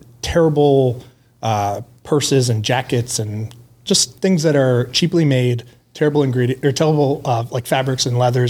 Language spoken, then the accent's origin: English; United States; I'm American too, but I live here now. I work here.